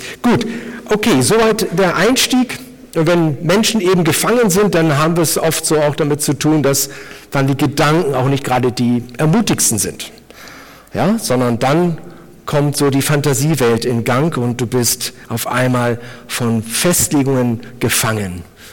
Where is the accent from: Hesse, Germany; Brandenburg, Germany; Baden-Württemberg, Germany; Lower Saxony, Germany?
Lower Saxony, Germany; Cuxhaven; also born or lived in Hannover; now in Burghausen, Germany; man hört, ich komme nicht aus Bayern, meine Heimat liegt in Cuxhaven. Dann waren 16 Jahre Hannover angesagt und meine Frau ist Salzburgerin und 2002 kam ich nach Burghausen.